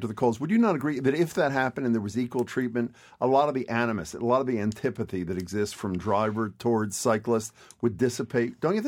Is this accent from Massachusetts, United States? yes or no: yes; Cambridge, Massachusetts, United States; And now it's spread into, I know it's in Cambridge, my hometown.